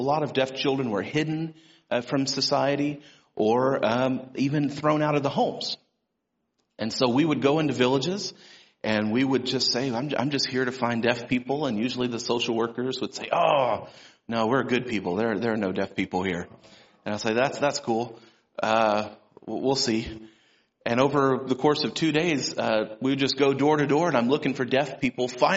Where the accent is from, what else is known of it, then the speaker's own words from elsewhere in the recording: Louisiana, United States; I grew up in Louisiana, as I mentioned. So I had a really strong accent, but I've worked really hard to get out of that.